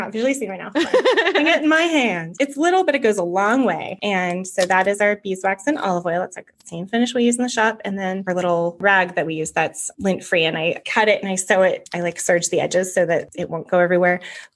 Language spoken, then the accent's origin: English; California, United States; I am originally from California.